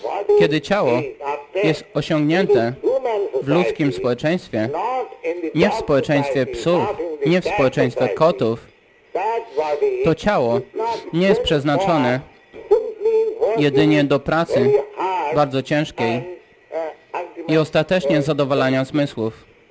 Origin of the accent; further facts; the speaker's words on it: India; Polish is a second language; U nas w Indiach pożywienie, chciałem powiedzieć, ci sprzedawcy, oni wspaniale dekorują na ulicach, aby sprzedać to.